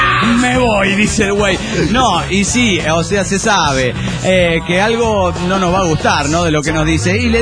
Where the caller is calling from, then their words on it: Cancún, Quintana Roo, Mexico; de Cancún, Quinto Rock.